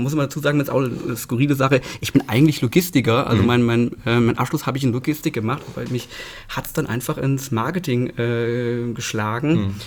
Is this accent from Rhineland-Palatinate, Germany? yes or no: no; Fulda, Hesse, Germany; ich bin in Fulda geboren, Fulda aufgewachsen, Fulda zur Schule gegangen, habe meinen Freundeskreis hier.